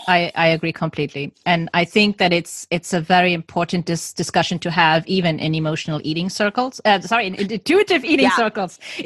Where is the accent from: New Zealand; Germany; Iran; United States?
Germany; English is a second language; Because that's what my home country is, basically. That's what Germany has become.